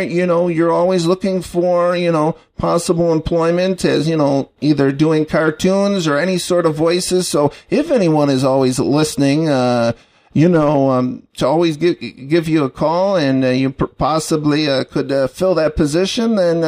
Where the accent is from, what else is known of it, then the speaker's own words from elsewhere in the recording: Chicago, Illinois, United States; accent: Chicago; I talk exactly like my dad. We both talk like we're from Chicago, so there you go.